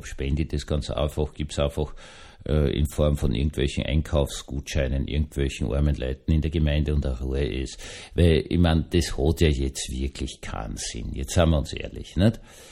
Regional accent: Austria; Also ich bin Österreicher

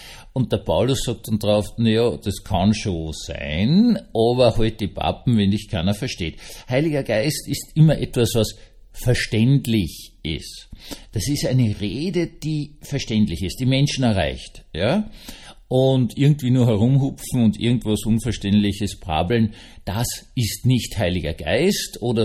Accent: Austria; Die EU zieht zwar nicht mit, aber wir als Österreicher tapfer, wie wir sind und fit, machen das.

